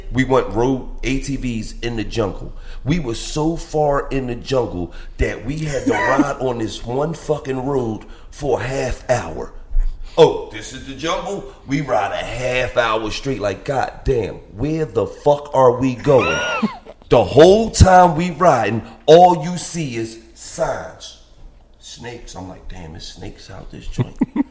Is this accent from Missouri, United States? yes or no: no; Philadelphia, Pennsylvania, United States; I'm from North Philly. I never fucking forget where I come from.